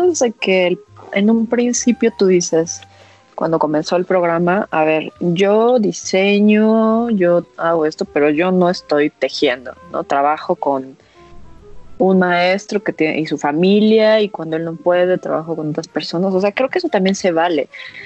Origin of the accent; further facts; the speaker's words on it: Mexico; Entonces, digo, somos mexicanos y también se vale acercarse.